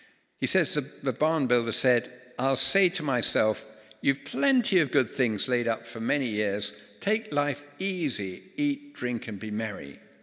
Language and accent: English; London, United Kingdom; Folks, I grew up in London. I know absolutely nothing about farming